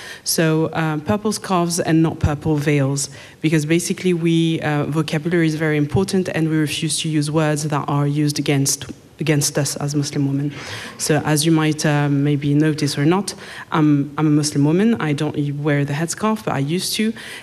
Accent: Romandy, Switzerland; also born or lived in Zurich; I come from the French side of Switzerland. Let's just say it's a completely different country, I would guess. I used to live in Zurich, but I've never seen this place. I don't speak German because I refuse to.

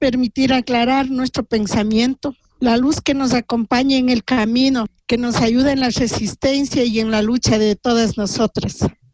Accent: Ecuador; Soy quichua del Ecuador.

